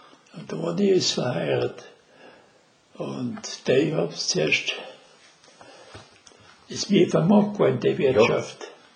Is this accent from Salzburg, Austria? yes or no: no; Langengraben, Styria, Austria; ich bin aufgewachsen in Langengraben, bei St. Ruprecht.